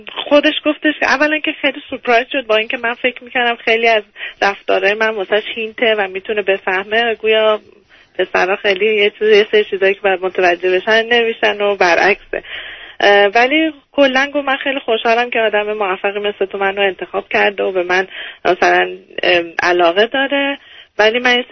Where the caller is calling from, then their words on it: Canada; من 32 ساله از کانادا هستم.